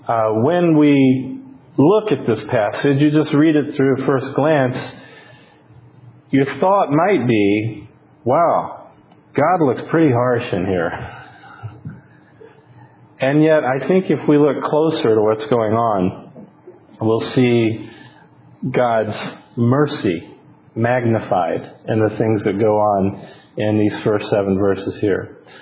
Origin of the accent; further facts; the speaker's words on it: Tampa, Florida, United States; Well, where I grew up in Tampa, or near Tampa anyway